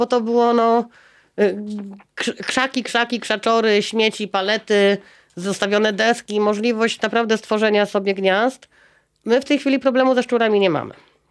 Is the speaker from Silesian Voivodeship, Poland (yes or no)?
yes; Silesian Voivodeship, Poland; born there; now in Poznań, Poland; Ja jako urodzona Ślązaczka, Hanyska, przyjechałam do Poznania wiele lat.